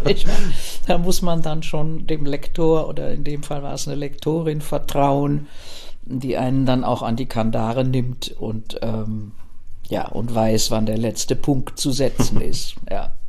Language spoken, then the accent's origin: German; Berlin, Germany; Ja, und Berlin ist meine Stadt und ich bin mit Leib und Seele immer noch Berlinerin, auch wenn ich mein ganzes Leben eigentlich hier im Bayerischen verbracht habe.